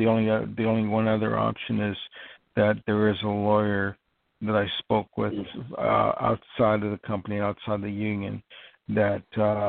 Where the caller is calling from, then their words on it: New York, United States; I'm calling from New York.